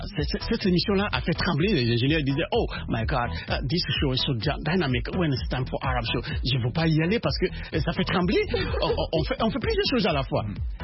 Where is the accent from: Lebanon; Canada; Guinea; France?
Guinea; Chez moi, en Guinée, on avait le responsable suprême de la révolution